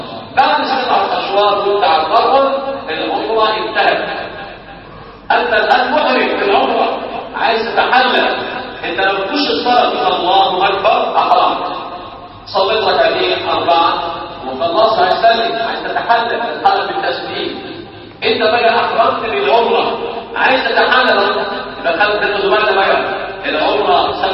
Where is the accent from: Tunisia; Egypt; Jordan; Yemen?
Egypt; اخواننا المسافرين وخاصه احنا مصريين